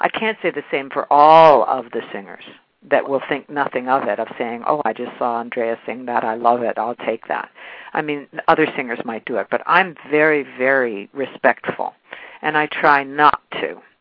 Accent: New York City, New York, United States; New York is my second home. I mean, I was born and raised in New York, and I'm always coming around.

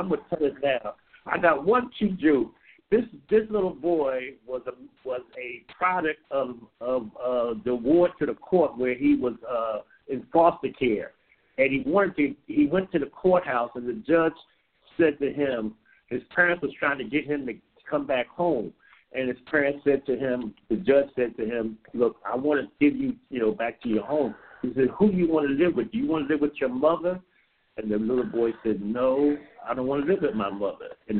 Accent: Philadelphia, Pennsylvania, United States; I came to this town in 1972. I'm not from this town. I'm from Philadelphia. But I came here by the way of the United States Air Force.

